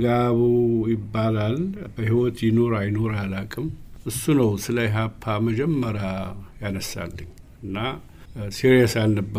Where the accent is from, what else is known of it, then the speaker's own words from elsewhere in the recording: Dabat, Amhara, Ethiopia; also born or lived in Janora; አክቹዋሊ የተወለድኩት ጃኖራ የሚባል ቆላ ቦታ ነው፣ ጎንደር ክፍለ ሀገር ውስጥ ያለ ነው። ግን ያደግኩት ዳባት ነው። ጃኖራ አንድ በዳባት ወረዳ ውስጥ ያለ ቦታ ነው። በልጅነቴ በ3 ዓመቴ እዛ ዳባት መጥቼ እዛ ነው ያደግኩት።